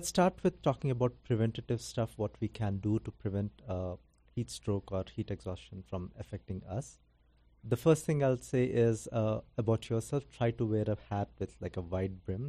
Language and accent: English; India; Honestly speaking, like, I'm from India